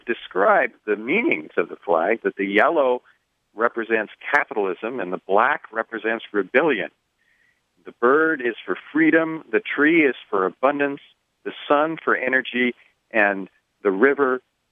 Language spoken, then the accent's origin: English; Portland, Oregon, United States; I'm from Portland, and the Portlandia idea is put a bird on it.